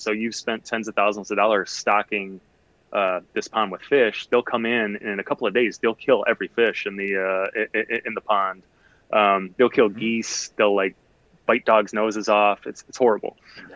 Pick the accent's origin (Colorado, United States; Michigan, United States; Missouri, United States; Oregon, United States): Michigan, United States; Detroit; I grew up in Detroit proper. So my experience growing up was very different.